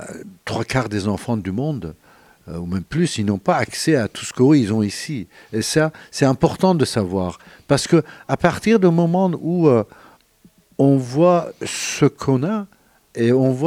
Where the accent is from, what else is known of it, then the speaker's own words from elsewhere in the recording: Iran; moved away; je suis d'origine iranienne, donc j'ai quitté l'Iran quand il y a eu cette